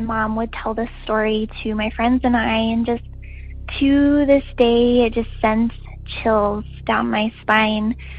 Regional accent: Wyoming, United States; I am from Wyoming.

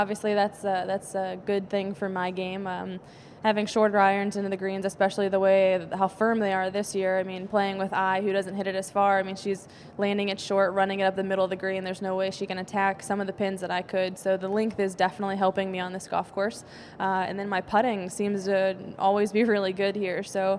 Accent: Florida, United States; Luckily, I'm from Florida, so it wasn't too bad.

